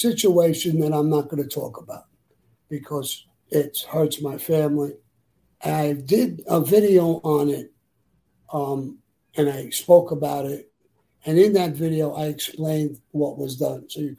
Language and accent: English; Brooklyn, New York, United States; And he came from Queens. I came from Brooklyn. It was a different neighborhood. I didn't grow up with him